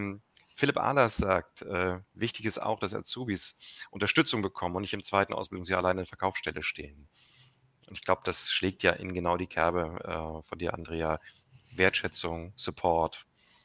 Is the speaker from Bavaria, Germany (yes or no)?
no; Hamburg, Germany; Als Hamburger muss ich natürlich ganz klar widersprechen.